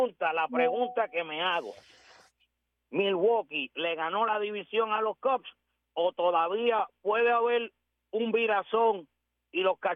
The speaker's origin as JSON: {"language": "Spanish", "country": "Puerto Rico", "said": "Somos hermanos boricua"}